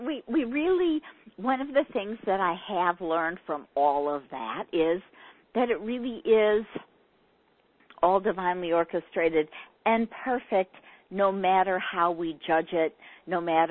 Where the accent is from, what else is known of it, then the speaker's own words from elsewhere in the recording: California, United States; I'm growing up in California in the 60s and 70s. I minored in philosophy in college.